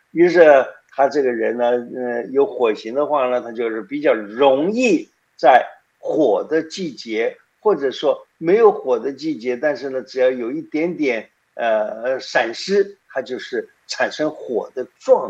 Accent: China; 你知道我们中国人记年、记月、记日、记时

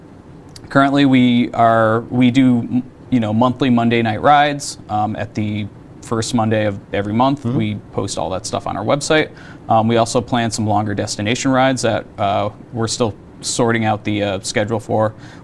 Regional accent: Springfield, Massachusetts, United States; now in Quincy, United States; I came from Springfield, Mass, so this felt like a little bit more of like a working town with regular people

